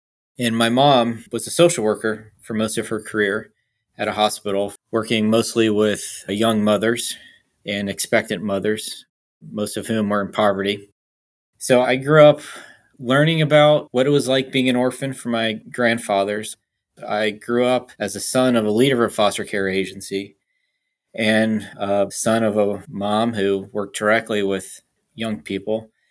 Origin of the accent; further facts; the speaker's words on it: Cincinnati, Ohio, United States; I grew up in Cincinnati, Ohio, and I grew up in a family that was impacted by the foster care system.